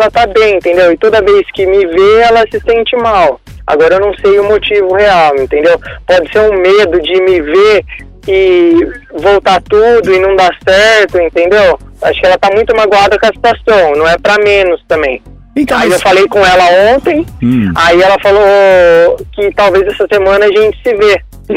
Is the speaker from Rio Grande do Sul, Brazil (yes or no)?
no; Paraná, Brazil; Mas é o meu sotaque, eu sou paranaense, desculpa.